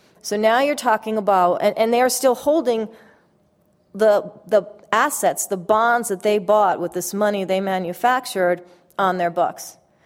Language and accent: English; California, United States; I'm from California, I live partly in LA and in a town called Ojai